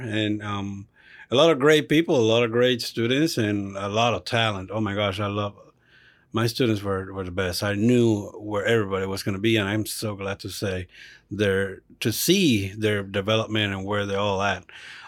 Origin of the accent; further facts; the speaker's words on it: Puerto Rico; now in Tampa, United States; we're both from Puerto Rico, but we actually met here in Tampa.